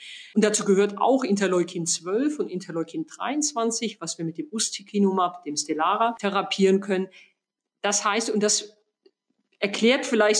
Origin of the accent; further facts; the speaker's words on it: Southern Germany, Germany; Wie Sie vielleicht wissen, bin ich in Süddeutschland aufgewachsen, habe eine gewisse Affinität zu den Bergen.